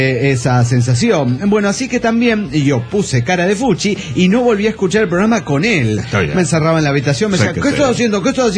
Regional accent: Oruro, Bolivia; de Oruro.

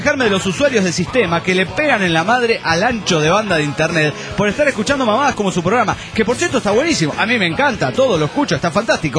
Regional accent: Coahuila, Mexico; yo vengo de Coahuila y ahí está muy chido todo

